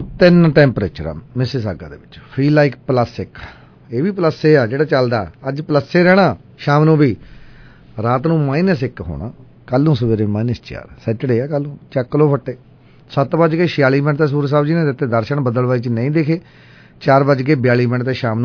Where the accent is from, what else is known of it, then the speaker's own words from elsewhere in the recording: Punjab, India; ਫਤਿਹਗੜ੍ਹ ਸਾਹਿਬ ਜ਼ਿਲ੍ਹੇ ਦੇ ਵਿੱਚ, ਜਾਣੀ ਸਾਡਾ ਮੇਰਾ ਜ਼ਿਲ੍ਹਾ ਕਹਿ ਸਕਦੇ ਹਾਂ